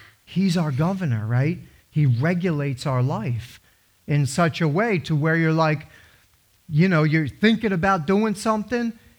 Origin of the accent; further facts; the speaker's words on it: New Jersey, United States; I grew up in New Jersey. We grew up in suburbia. There was I grew up in a development called Crescent Hollow.